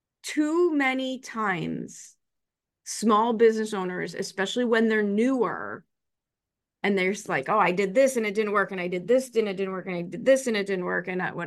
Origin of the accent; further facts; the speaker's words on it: Chicago, Illinois, United States; I grew up in Chicago and we have this amazing, amazing Museum of Science and Industry here.